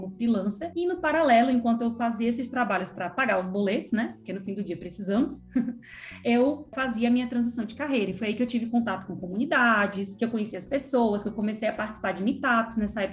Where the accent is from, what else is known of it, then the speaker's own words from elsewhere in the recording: Pernambuco, Brazil; moved away as an adult; now in São Paulo, Brazil; eu sou pernambucana, mas filha de pais baianos, e vim para São Paulo para estudar jornalismo